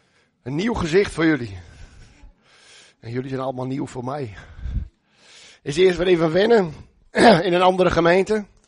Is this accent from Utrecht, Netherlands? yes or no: no; Ternaard, Friesland, Netherlands; Ik kom samen met mevrouw uit Ternaat.